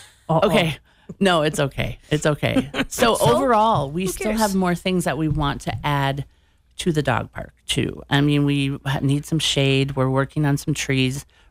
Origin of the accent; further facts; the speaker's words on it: Maple Grove, Minnesota, United States; I grew up in Maple Grove, right? So, but at that time it wasn't a big city. It was very small town feel, and it was all cornfields